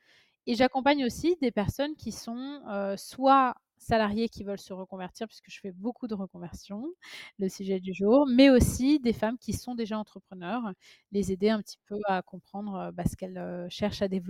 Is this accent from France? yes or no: yes; Paris, Île-de-France, France; donc c'est d'origine russe arménienne. Je suis arrivée en France à l'âge de 5 ans. J'ai grandi à Paris.